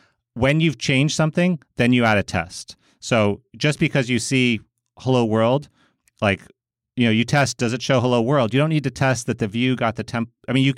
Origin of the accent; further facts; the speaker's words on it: United States; But, you know, I'm a American, you know, going to Django cons, right?